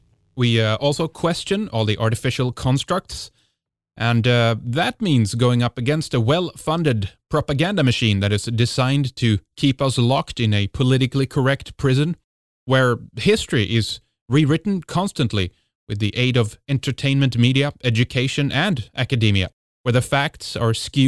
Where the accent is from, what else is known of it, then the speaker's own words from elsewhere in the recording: Sweden; from Sweden, Northern Europe.